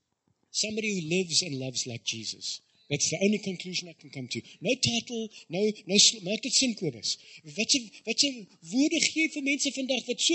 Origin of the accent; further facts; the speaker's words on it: the South, United States; I grew up in the South, so it was normal for them to see kids sniffing things in the streets.